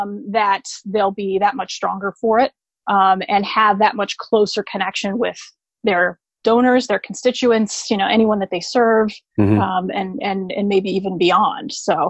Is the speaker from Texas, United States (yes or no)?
no; Ohio, United States; back to my home state of Ohio and work for the state